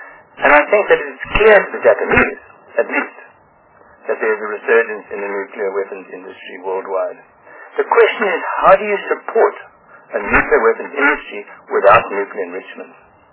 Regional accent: South Africa; I think that we as South African citizens who are veterans of struggle, especially myself as a veteran of the anti-nuclear struggle

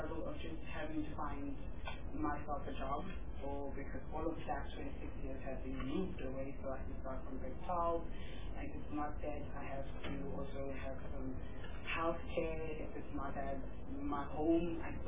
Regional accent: Cape Town, Western Cape, South Africa; My background does come from an orphan level, which I was removed from the district 6. I grew up in the Sharp Airport, Lake Sharp, Lake End Street, Cape Town, and Eagle Beach.

